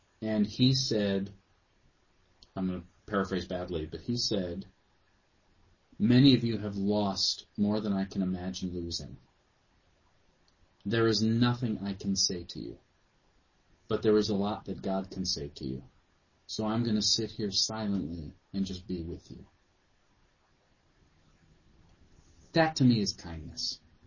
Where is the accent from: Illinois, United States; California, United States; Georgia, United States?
Illinois, United States; I know a little bit about Baha'i because I grew up near the Baha'i Temple in suburbs of Chicago, so I was there every so often.